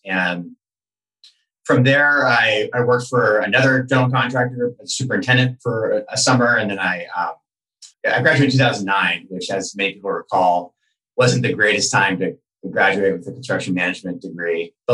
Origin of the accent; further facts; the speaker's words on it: Sacramento, California, United States; I'm from Sacramento originally.